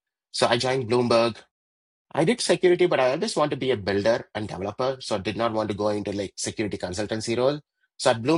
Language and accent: English; Gopchidipali, India; moved away as an adult; now in United States; So I grew up in India in this town called Gopchidipali.